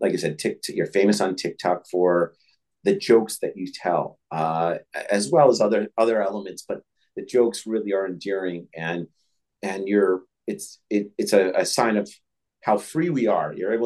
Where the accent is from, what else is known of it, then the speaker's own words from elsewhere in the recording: New York, United States; because I'm a New Yorker, grew up in a Jewish community